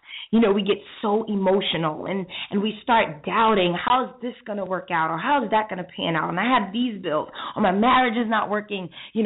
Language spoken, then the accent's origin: English; New York City, New York, United States; You know, I came from New York City where we were extremely busy all the time.